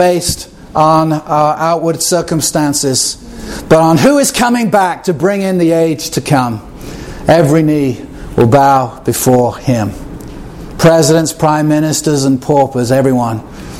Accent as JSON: {"language": "English", "region": "England", "country": "United Kingdom", "tie": "born or raised there", "said": "I grew up in England"}